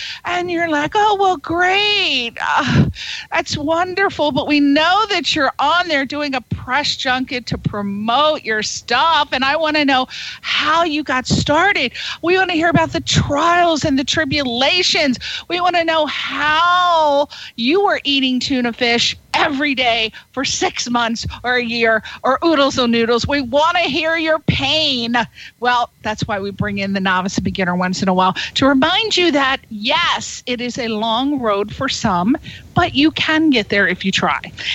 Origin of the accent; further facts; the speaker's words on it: East Coast, United States; I'm from the East Coast.